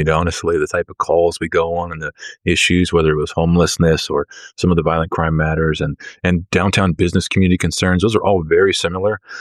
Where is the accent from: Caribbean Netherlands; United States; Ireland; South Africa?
United States; Stockton, California; And I was raised in Stockton my whole life, right? And my father was a cop there too.